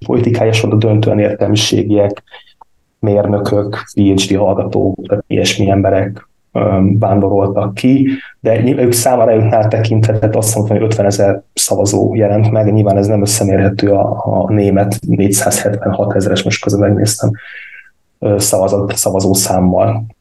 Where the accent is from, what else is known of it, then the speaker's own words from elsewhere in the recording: Hungary; Igen, ugye ez magyarként egy nagyon fura helyzet.